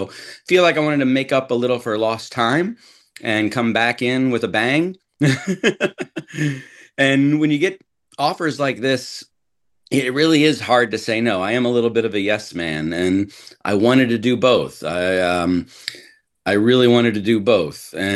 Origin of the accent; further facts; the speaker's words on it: St. Louis, Missouri, United States; I'm from St. Louis, Missouri originally, which is why I sound like this.